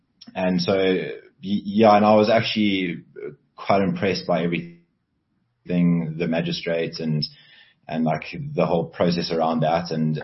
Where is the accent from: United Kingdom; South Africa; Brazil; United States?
South Africa; KwaZulu-Natal; born there; I was born in KwaZulu-Natal